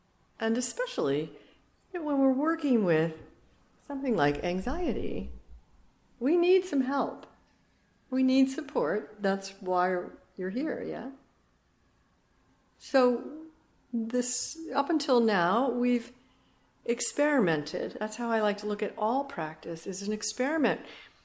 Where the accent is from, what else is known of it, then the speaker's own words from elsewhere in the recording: New York, United States; moved away as an adult; now in Berkeley, United States; first out to California from New York, being a New Yorker for my whole life, really. Jump over to California, try it out, be a New Yorker living in California.